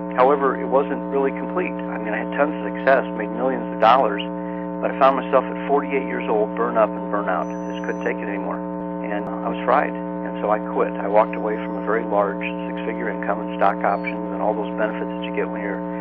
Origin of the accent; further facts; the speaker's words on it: Midwest, United States; I was brought up in the Midwest in a two-parent family with loving parents